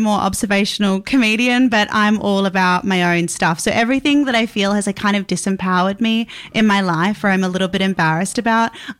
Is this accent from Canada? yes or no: no; Perth, Western Australia, Australia; also born or lived in Malaysia; I was born in Australia, grew up in Malaysia till I was 9, and then in Perth.